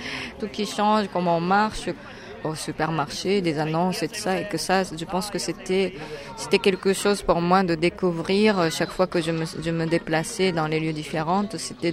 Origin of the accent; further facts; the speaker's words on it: Tokyo, Japan; j'ai grandi à Tokyo et j'ai grandi dans un monde qui est très bruyant